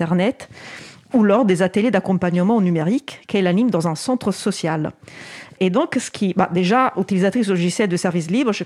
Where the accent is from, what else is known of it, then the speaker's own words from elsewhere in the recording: France; accent: French; Pardon, c'est mon accent français.